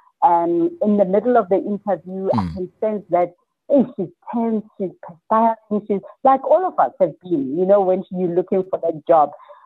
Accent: Soweto, Gauteng, South Africa; born there; because I was born in Soweto.

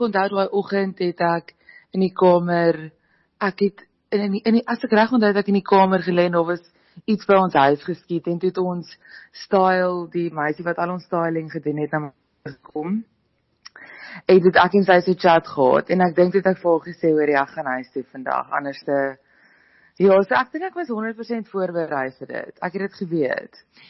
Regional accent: KwaZulu-Natal, South Africa; now in Pretoria, South Africa; ek kom van KwaZulu-Natal en ek bly nou in Pretoria

